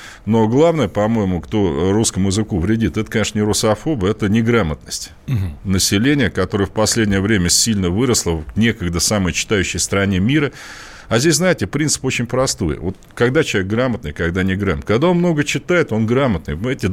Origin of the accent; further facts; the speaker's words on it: Russia; accent: Ryazan-Tambov dialect; а самый главный из южно-русских говоров рязанско-тамбовский, по матери я из Рязани, по отцу из Тамбова.